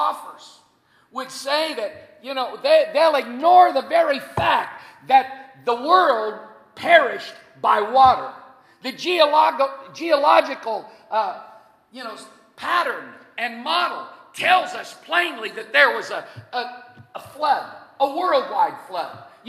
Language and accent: English; Nebraska, United States; where I was born and raised in Nebraska, we have a word for that.